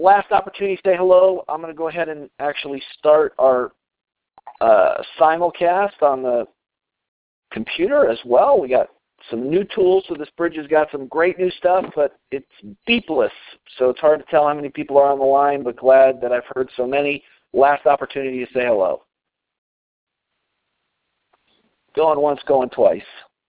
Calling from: Colorado, United States; I'm calling in from Colorado this evening.

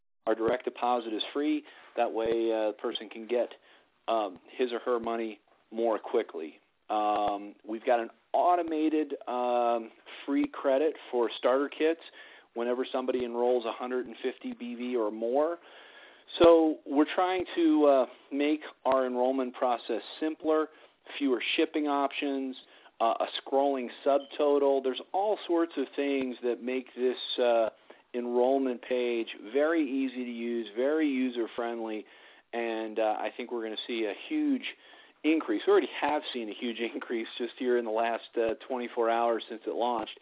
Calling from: Colorado, United States; I'm calling in from Colorado tonight, but heading over to California, the corporate office tomorrow.

